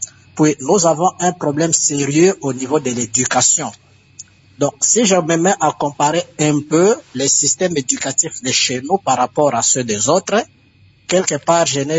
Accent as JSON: {"language": "French", "country": "DR Congo", "said": "Chez nous, en République démocratique du Congo"}